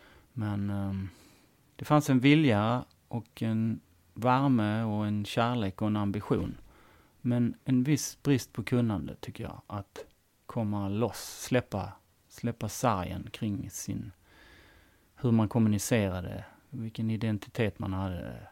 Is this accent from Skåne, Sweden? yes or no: yes; Helsingborg, Skåne, Sweden; born there; jag är född på Söder i Helsingborg då, som nu då är en stadsdel i Helsingborg där budgeten absolut inte är speciellt hög, så att säga. Men det ligger ju ändå inne i stan. Och arbetarklass är väl ett mest enklaste sättet att beskriva det